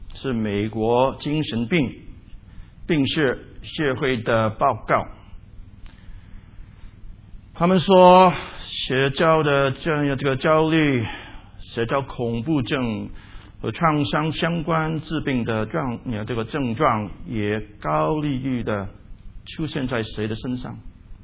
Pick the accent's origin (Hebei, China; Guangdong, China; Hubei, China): Guangdong, China; Chinese is a second language; 因为我是广东人在讲官话